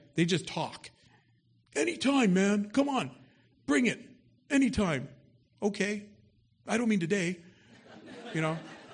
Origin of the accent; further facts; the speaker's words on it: Wilmington, California, United States; I grew up in Wilmington. If you grew up in some of the more non-Newport Beach areas, shall we say, you get to tell who the talkers are